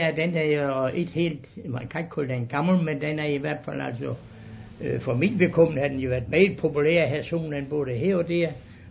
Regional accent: Nybøl, Region of Southern Denmark, Denmark; Jeg stammer fra Nybøl.

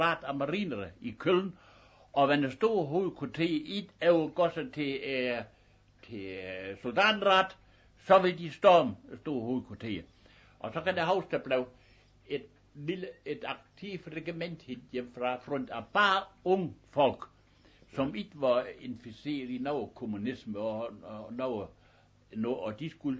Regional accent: Aabenraa, Region of Southern Denmark, Denmark; Jeg sagde, jeg er op fra Nord-Slesvig.

